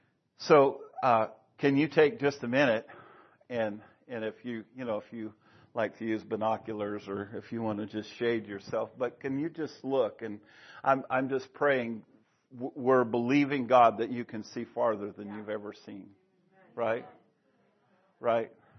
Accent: Idaho, United States; I'm from Idaho, and we go to youth camps

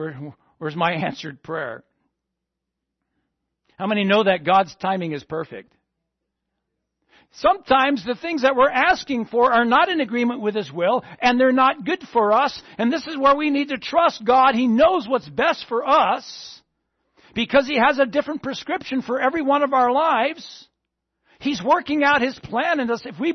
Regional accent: East Coast, United States; I'm from the East Coast, so.

